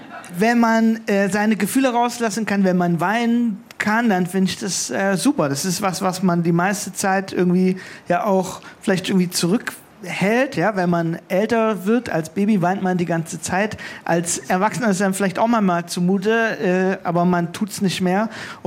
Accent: Markgröningen, Baden-Württemberg, Germany; ich komme aus Markgröningen, was ein Dorf ist, mit einem ganz klaren Dorfcharakter.

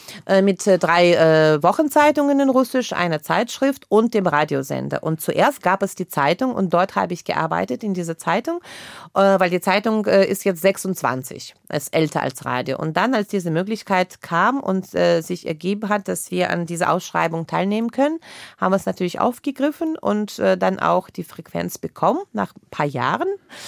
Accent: Germany; also born or lived in Saint Petersburg; Und ja, ich komme aus Deutschland.

